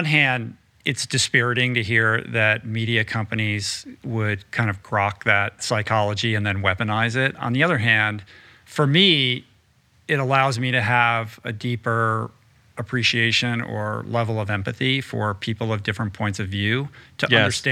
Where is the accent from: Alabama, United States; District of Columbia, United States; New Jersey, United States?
District of Columbia, United States; Washington; I mean, I grew up in Washington, D.C. I grew up in a kind of inside the Beltway situation throughout, you know, the late 70s and early 80s.